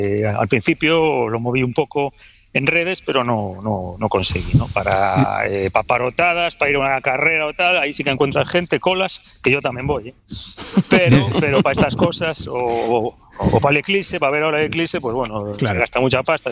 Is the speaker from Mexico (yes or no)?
no; Galicia, Spain; Yo, los cursos fluviales en unos ríos gallegos, sí. En mi pueblo tenemos un par de ríos